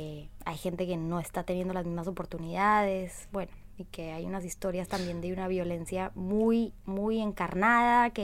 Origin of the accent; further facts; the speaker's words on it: Colombia; moved away; yo me siento cada vez más colombiana, a pesar de que tengo más años acá, cada vez me siento más colombiana o cada vez me siento más extranjera, ¿no? Como que no termino siendo ni de allá ni de acá